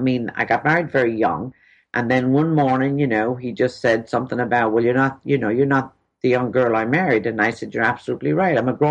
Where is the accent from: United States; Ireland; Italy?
Ireland; we're both from Ireland, and Ireland is full of natural healers.